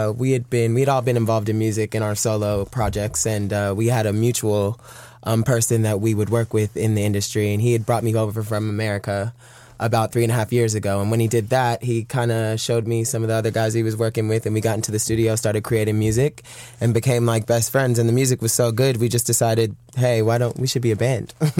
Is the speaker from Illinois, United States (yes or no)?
no; Los Angeles, California, United States; moved away as an adult; Yes, I'm from Los Angeles in California.